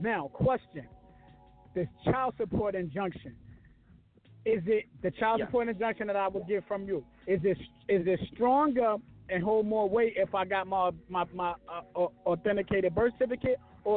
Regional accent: New York, United States; You know, I'm from New York too

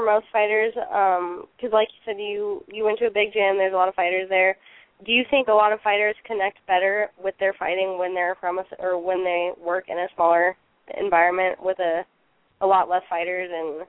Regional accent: Indiana, United States; I'm from Indiana. … I'm from Indiana.

